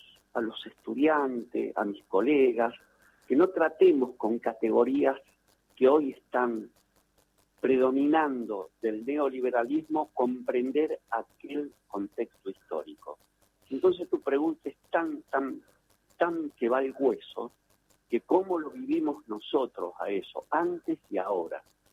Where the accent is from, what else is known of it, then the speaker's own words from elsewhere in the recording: Córdoba, Argentina; Yo soy originario de Córdoba